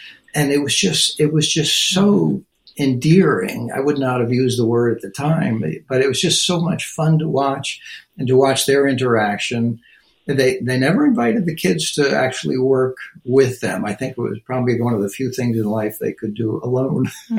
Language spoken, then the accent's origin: English; Plainfield, New Jersey, United States; I'm one of seven children. We grew up in Plainfield, New Jersey.